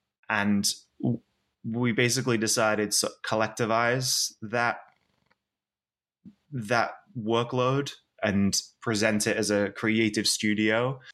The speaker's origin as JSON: {"language": "English", "town": "Penrith", "region": "North West England", "country": "United Kingdom", "tie": "born or raised there", "said": "my hometown. It was through where I grew up in Cumbria and Penrith."}